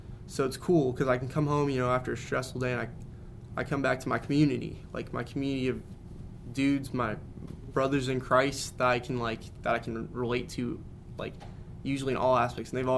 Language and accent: English; Las Vegas, Nevada, United States; Like, I'm from Vegas. Like, my parents work on the strip.